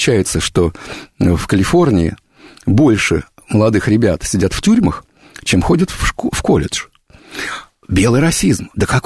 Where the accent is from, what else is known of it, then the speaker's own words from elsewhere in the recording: Russia; Я из России, конечно.